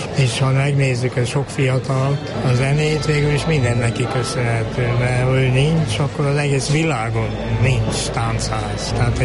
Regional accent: Harghita, Romania

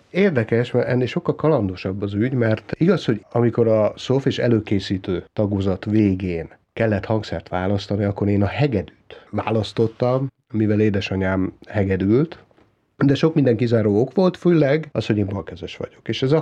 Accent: Törökszentmiklós, Jász-Nagykun-Szolnok, Hungary; born there; de édesapámék mesélték, hogy amikor megszülettem, én Törökszent Miklóson születtem, és amikor vittek haza, és taxit hívtak

